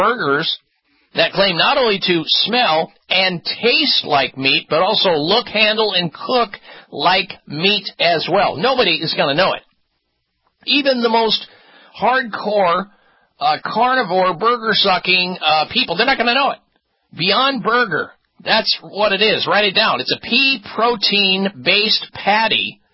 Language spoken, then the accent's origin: English; Midwest, United States; which is what I used to eat growing up in the Midwest